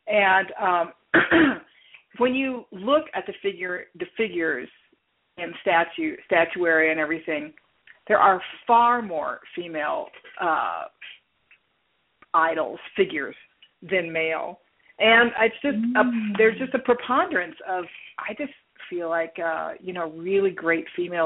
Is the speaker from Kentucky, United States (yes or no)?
no; Texas, United States; I'm from Texas.